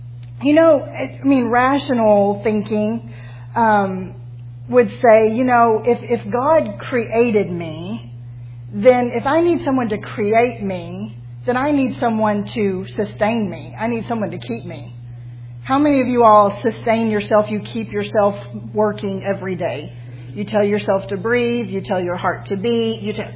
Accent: United States; I think that we as American women, and I don't know about the other women of the world

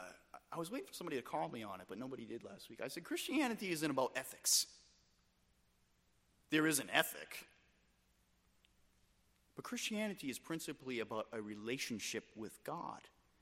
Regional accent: United States; We like to think as Americans it's our divine right. As Americans, it's like, you know, I'm an American citizen.

